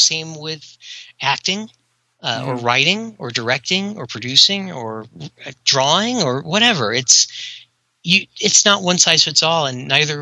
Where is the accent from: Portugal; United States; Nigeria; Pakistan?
United States; the South; No, I'm from the South, so I can do that accent without people thinking I'm making fun.